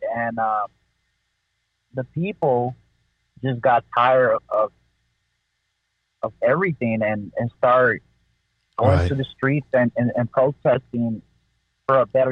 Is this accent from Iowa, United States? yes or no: no; California, United States; born there; Well, you know, I'm Central American. I was born in California.